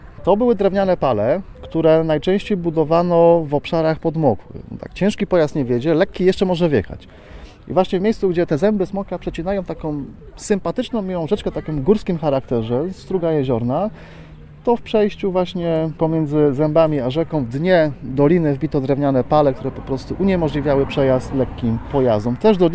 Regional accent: Międzyrzecz, Lubusz Voivodeship, Poland; Ja jestem z Międzyrzecza, niedaleko 10 km stąd i po prostu za młodych lat tutaj się przechodziło

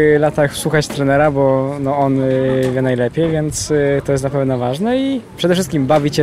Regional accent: Ostrów Wielkopolski, Greater Poland Voivodeship, Poland; pochodzę z Ostrowia Wielkopolskiego, tam się też uczyłem i nadal uczę.

